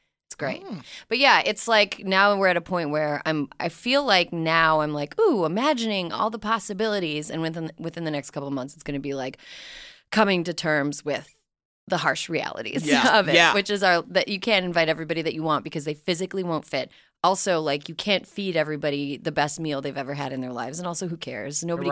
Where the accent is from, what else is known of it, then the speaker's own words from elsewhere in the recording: Minneapolis, Minnesota, United States; I'm from the Minneapolis area.